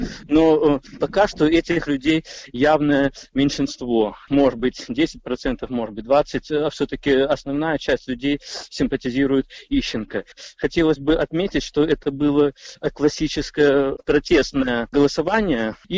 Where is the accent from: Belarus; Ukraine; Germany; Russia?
Russia; Primorsky Krai; Я являюсь коренным жителем Приморья.